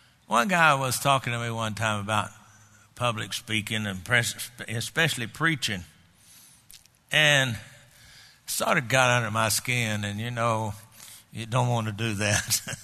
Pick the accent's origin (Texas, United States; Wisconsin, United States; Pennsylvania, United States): Texas, United States; I grew up in Texas. That's the way we talk.